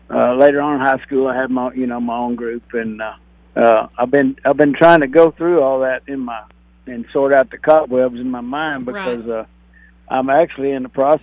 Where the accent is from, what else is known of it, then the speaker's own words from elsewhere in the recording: Itasca, Texas, United States; also born or lived in Fort Worth; I grew up in Itasca, so a lot of that was done in Hill County. We just stayed around there close, and then later on I moved to Fort Worth